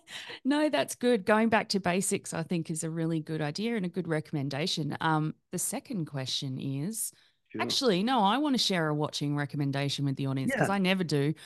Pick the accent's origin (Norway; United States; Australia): Australia; I'm laughing because I'm Australian and we value our holidays too.